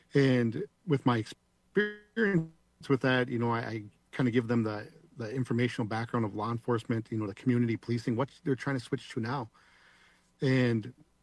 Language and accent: English; Cass Lake, Minnesota, United States; born or raised there